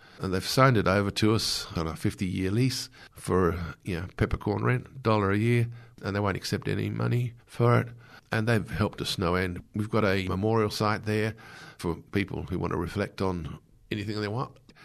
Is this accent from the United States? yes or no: no; Alawoona, South Australia, Australia; also born or lived in Taylor Bend; Just happened to live there years ago in my youth. I was born in Taylor Bend, but my parents were in the railways, and it was a railway town, Alawoona.